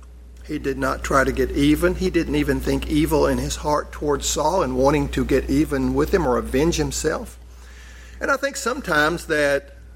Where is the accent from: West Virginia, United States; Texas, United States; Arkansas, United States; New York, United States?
Arkansas, United States; Donelson; I thank the Lord that I grew up in Donelson, Arkansas, in this little place